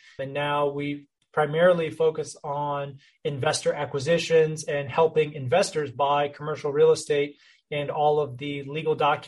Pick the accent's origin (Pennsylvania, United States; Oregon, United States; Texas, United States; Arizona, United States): Texas, United States; My background, I grew up in the North Texas area.